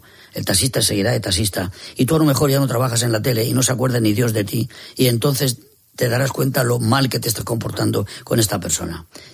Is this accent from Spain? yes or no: yes; Madrid, Community of Madrid, Spain; pero que soy de Madrid, de 5 generaciones de madrileño.